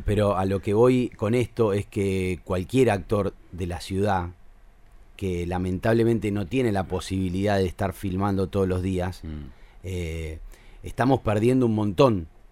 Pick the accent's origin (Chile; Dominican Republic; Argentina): Argentina; Rosario, Santa Fe; uno siempre feliz de que somos de acá, somos de Rosario.